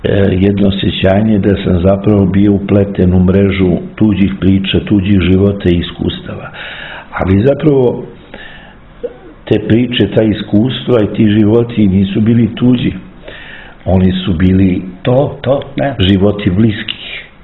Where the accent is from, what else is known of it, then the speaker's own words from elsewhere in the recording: Kraljevo, Šumadija and Western Serbia, Serbia; now in Belgrade, Serbia; iz Kraljeva, odakle sam potekao i gde sam rastao, sam došao u Beograd, gde i sada živim, gde sam stvorio porodicu.